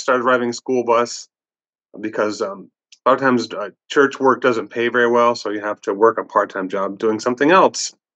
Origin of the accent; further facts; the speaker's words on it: California, United States; now in Oregon, United States; I'm from California originally, Disneyland kid, you know.